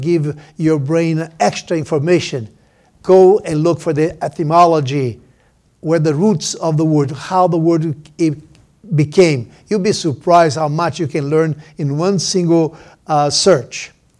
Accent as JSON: {"language": "English", "country": "Brazil", "tie": "born or raised there", "said": "I was raised in Brazil. As far as my faith, we started in Brazil."}